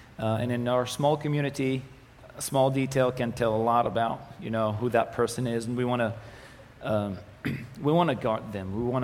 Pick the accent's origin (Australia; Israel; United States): Israel; first language Arabic; English is a second language; an Israeli Arab, because growing up, I had to learn Arabic in school because it's my mother tongue, Hebrew as the language of the country, and Israel and English as the language of the world.